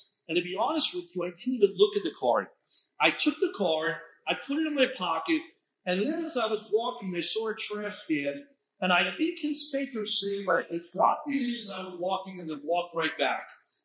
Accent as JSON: {"language": "English", "region": "New York", "country": "United States", "tie": "born or raised there", "said": "I'm sure that you know that I'm from New York. And growing up in New York, I went to college"}